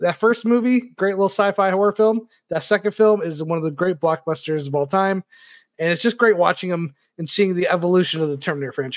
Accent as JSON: {"language": "English", "region": "East Coast", "country": "United States", "tie": "born or raised there", "said": "I grew up on the East Coast. Sometimes it would rain for 2 weeks straight"}